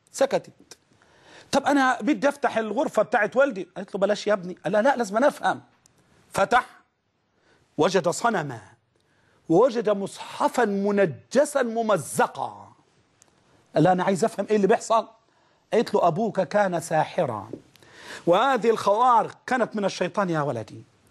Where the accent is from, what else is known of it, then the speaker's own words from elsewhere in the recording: Egypt; تعرف الناس كانوا عندنا في مصر من بس من 20 سنة فات 30 سنة